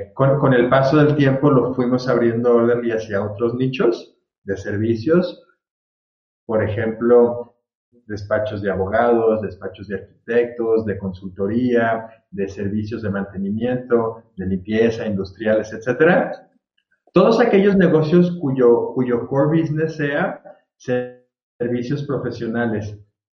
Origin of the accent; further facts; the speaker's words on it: Guadalajara, Jalisco, Mexico; also born or lived in United States; Sí, yo soy aquí de Guadalajara, toda la vida de Guadalajara, aunque hice la carrera en Estados Unidos y trabajé por allá un par de años. Después de 6 años de estar allá, me regresé otra vez a Guadalajara y ya llevo aquí más de 10 años.